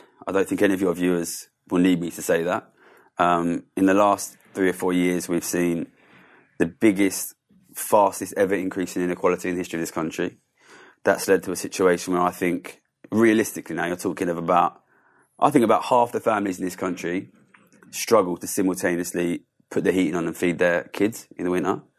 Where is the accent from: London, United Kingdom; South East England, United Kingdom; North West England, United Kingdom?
London, United Kingdom; Ilford; All right, so I grew up in Ilford, which is in East London. Quite poor background, but I was always very good at maths.